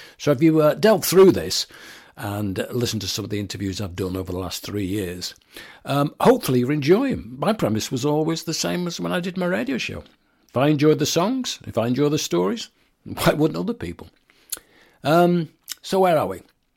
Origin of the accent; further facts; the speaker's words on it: Manchester, North West England, United Kingdom; especially those people at Granada TV in my hometown then of Manchester, UK.